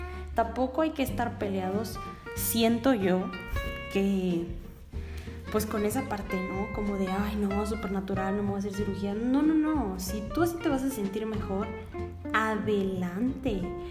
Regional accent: Mexico; nosotras como latinas, como mexicanas, que somos mujeres con curvas

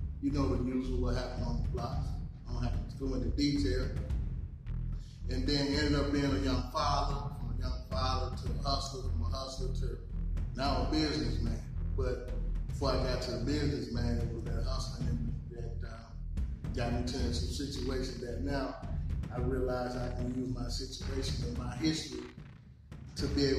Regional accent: the South, United States; now in Minnesota, United States; man. I'm from the South, the dirty South. Grew up in the South, and then moved to Minnesota.

